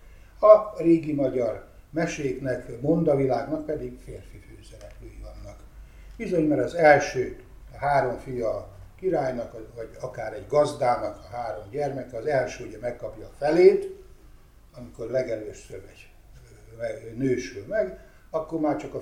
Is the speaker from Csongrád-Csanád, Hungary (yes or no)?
yes; Szeged, Csongrád-Csanád, Hungary; könyvtáros gyermeke vagyok. A szegedi Somogyi könyvtárban nőttem föl